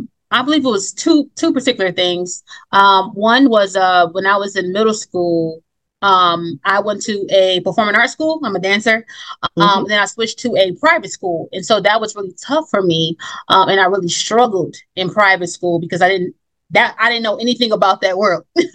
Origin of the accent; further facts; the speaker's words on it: Detroit, Michigan, United States; I'm from Detroit, Michigan.